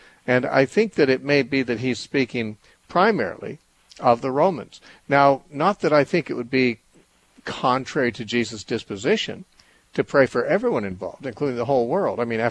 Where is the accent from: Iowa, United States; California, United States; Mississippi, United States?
California, United States; Temecula; Let's talk to Antonio from Temecula, California, who is in my hometown.